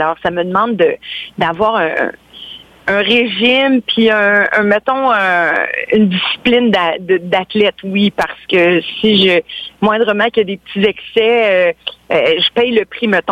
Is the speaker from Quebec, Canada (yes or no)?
no; Ontario, Canada; qui moi-même je suis de l'Ontario.